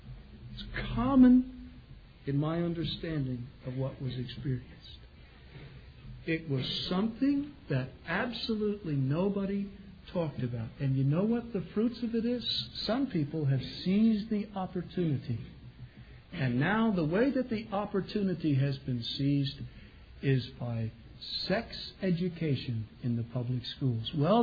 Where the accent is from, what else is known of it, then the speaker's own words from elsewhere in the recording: New Jersey, United States; I simply said I came from New Jersey, you see.